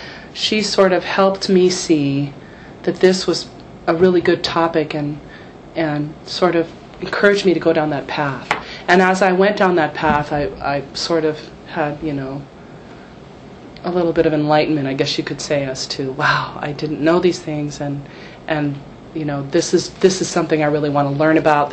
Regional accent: Hawaii, United States; I learned probably more about my Hawaiian history through her, not necessarily mentorship, but through her support than I ever have, even living here all my life.

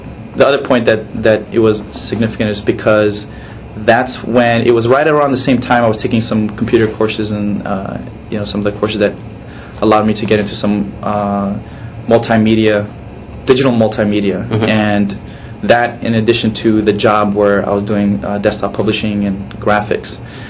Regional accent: Yap, Micronesia; When I was growing up, I had actually, growing up in Yap, I had like actually a couple of businesses, small businesses that I had started out when I was

